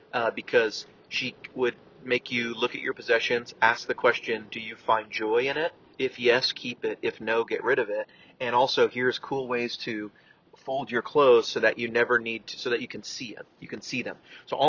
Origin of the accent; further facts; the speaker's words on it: San Francisco, California, United States; But I'm from San Francisco, so kind of a Levi guy, you know?